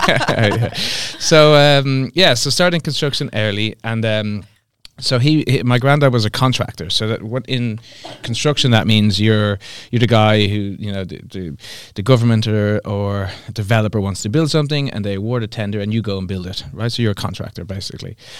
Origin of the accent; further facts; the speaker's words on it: Galway, Connacht, Ireland; I'm originally from the west of Ireland, mm-hmm. a place called Galway.